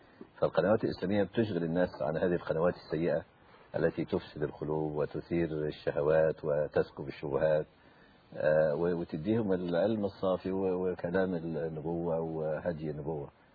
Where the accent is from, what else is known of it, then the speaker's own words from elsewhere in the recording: Egypt; مش بس عندنا في مصر